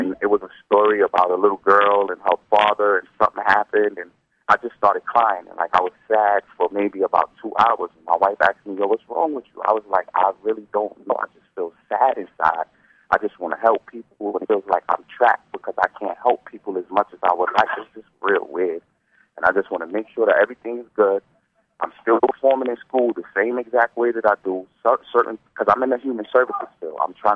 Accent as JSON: {"language": "English", "town": "Brooklyn", "region": "New York", "country": "United States", "said": "because I'm calling from New York. I'm originally from Brooklyn, New York."}